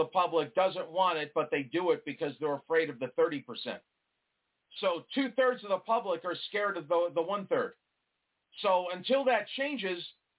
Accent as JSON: {"language": "English", "region": "New York", "country": "United States", "said": "I'm originally from New York, so I know back east"}